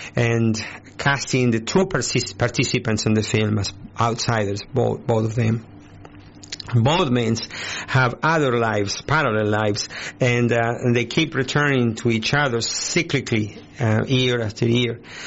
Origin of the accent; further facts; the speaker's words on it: Argentina; from Argentina, my home country.